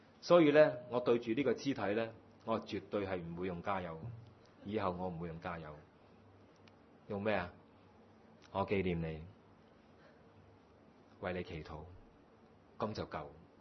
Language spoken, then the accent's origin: Cantonese; China; 我们中国人说有个钱扎下袋都要的